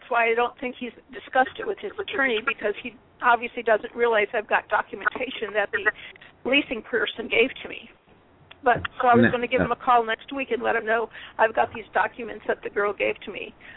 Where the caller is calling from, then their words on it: Phoenix, Arizona, United States; Arizona also. The other lady was calling from like Sedona, 520, but I'm in the Phoenix area.